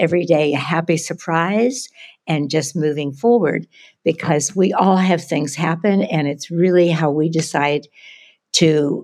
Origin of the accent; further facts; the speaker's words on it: Pittsburgh, Pennsylvania, United States; moved away; But I was born in Pittsburgh. I was a Pittsburgh girl. I was a dancer. I moved to New York.